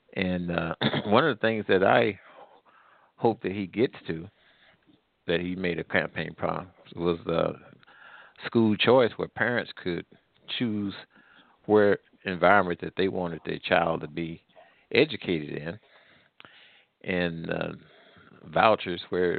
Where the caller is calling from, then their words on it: Missouri, United States; Well, I'm calling from Missouri, and also I live in Louisiana.